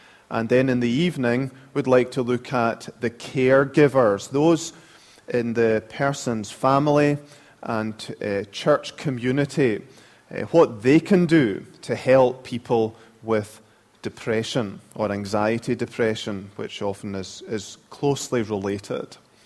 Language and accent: English; Scotland, United Kingdom; accent: Scottish; One of my colleagues says that no one would listen to me if it wasn't for my Scottish accent.